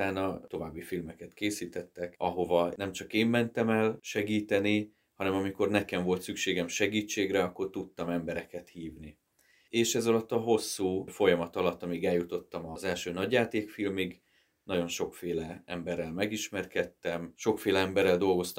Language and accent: Hungarian; Nyíregyháza, Szabolcs-Szatmár-Bereg, Hungary; moved away as an adult; now in Budapest, Hungary; Nyíregyházán érettségiztem, érettségi után azonnal felköltöztem Budapestre.